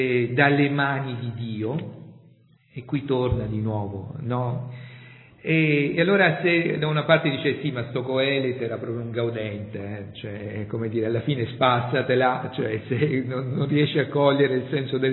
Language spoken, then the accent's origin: Italian; Apulia, Italy; la Puglia, lo dico da pugliese